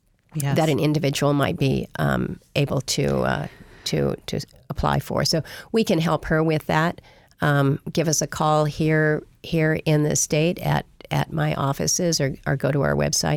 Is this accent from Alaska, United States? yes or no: yes; Alaska, United States; I grew up there in Southeast.